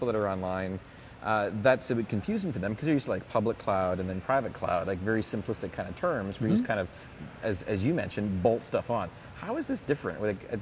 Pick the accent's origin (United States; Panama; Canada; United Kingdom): Canada; You know, you're not saying that's because I'm Canadian.